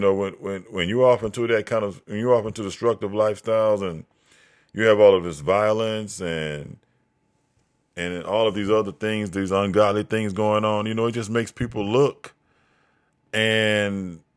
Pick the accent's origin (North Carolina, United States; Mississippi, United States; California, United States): Mississippi, United States; born there; I'm an American. I was born in America. I was born in Mississippi, and I'm an American.